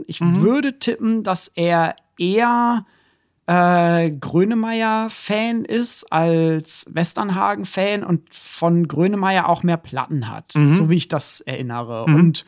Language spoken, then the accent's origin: German; North Rhine-Westphalia, Germany; born there; Ich bin ja am Niederrhein geboren, deswegen